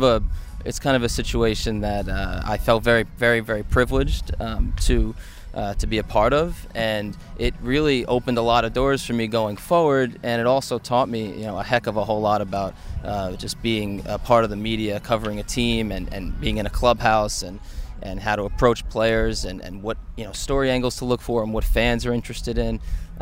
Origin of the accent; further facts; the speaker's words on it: East Coast, United States; I'm from the East Coast